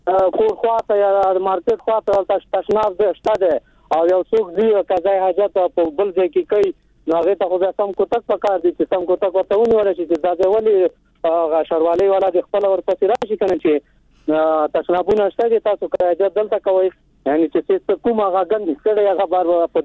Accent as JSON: {"language": "Pashto", "region": "Takhar", "country": "Afghanistan", "said": "د خواجهواردې ولسوالۍ نه تخار د ولایت"}